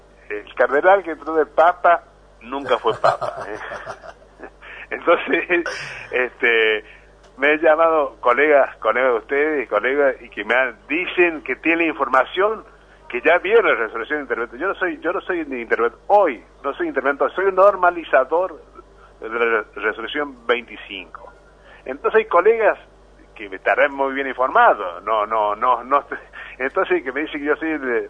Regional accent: San Luis, Argentina; yo soy puntano, soy de San Luis, quiero a San Luis

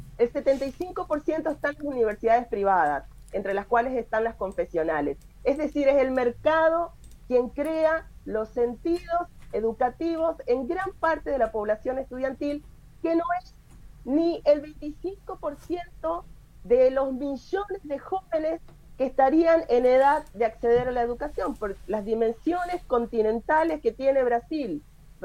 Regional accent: Argentina; como argentina

